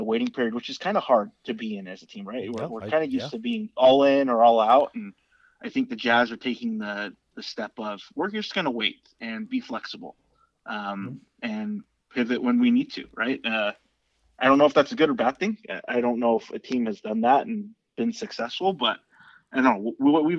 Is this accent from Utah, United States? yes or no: yes; Utah, United States; also born or lived in Philippines; so I grew up in Utah. I was born in the Philippines, but my parents moved here when I was super young.